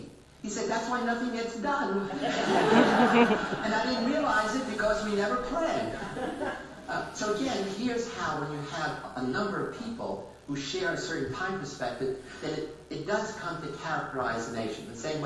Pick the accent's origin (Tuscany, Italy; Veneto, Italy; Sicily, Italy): Sicily, Italy; And so my family is Sicilian, and I come from Sicily. I go back every year.